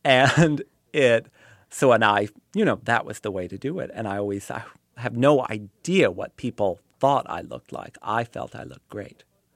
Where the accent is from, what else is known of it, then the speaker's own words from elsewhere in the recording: Piscataway, New Jersey, United States; I'm always proud that I'm from Piscataway because I had a very nice time there